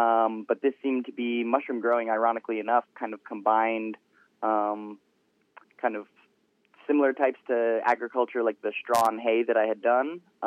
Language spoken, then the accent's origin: English; Alaska, United States; Well, I grew up in Alaska. I went to Chugiak High School and graduated in 2008.